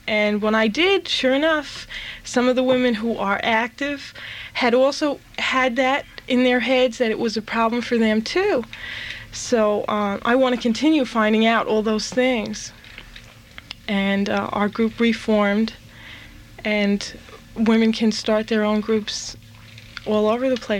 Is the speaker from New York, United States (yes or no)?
yes; Brooklyn, New York, United States; I'm a children's librarian in New Jersey, and I'm 25 years old. I'm originally from Brooklyn